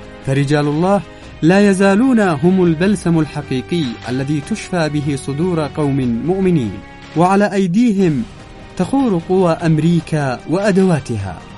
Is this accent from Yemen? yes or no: yes; Yemen; ونحن كشعب يمني